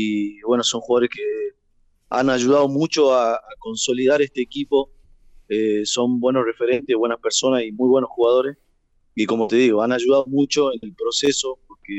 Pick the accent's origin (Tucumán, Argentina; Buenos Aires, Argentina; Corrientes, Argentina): Tucumán, Argentina; now in Neuquén, Argentina; Yo cuando yo llegué hace 2 años y medio, 3 acá a Neuquén, yo soy tucumano